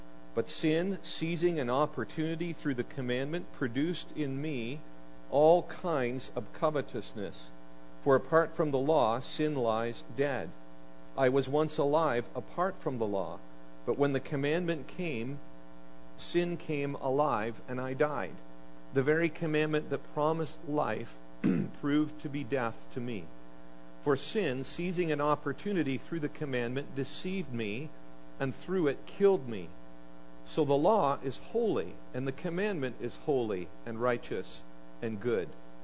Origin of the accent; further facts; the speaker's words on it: Canada; I said, we're from Canada. Oh, he says, what's that like? I said, well, when we left, it was minus 28.